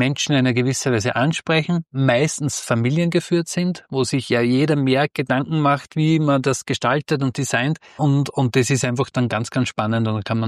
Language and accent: German; Austria; ich bin eben aus Österreich